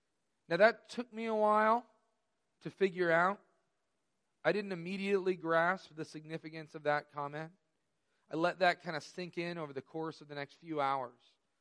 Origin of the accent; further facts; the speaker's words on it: Carmel, United States; I was born and raised here in Carmel, and I very much lived in the Carmel bubble until that week.